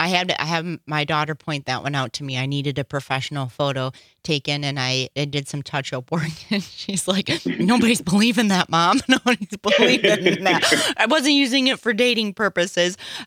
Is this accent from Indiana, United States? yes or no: no; Wisconsin, United States; I'm getting older, and I'm from Wisconsin.